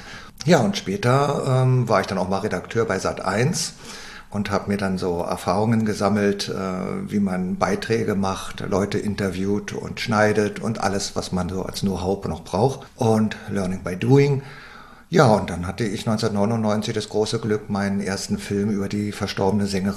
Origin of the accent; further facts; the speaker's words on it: Berlin, Germany; born there; Ja, also ich bin in Berlin geboren